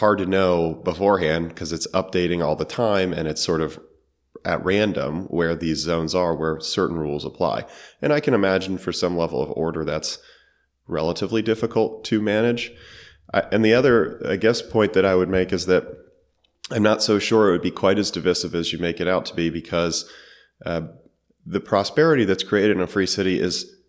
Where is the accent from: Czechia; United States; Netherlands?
United States; in particular my home country of the United States, has intervened in a lot of foreign countries.